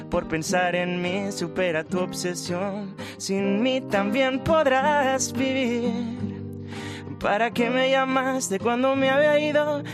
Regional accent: Cabanes, Valencian Community, Spain

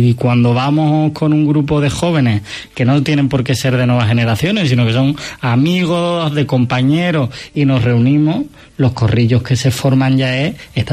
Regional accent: Málaga, Andalusia, Spain; Yo soy de Málaga.

